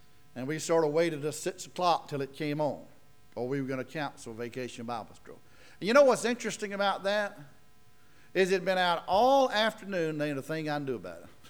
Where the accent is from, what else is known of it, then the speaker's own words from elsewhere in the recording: the South, United States; I grew up in the South. What better person to tell them about the South than someone who's been there?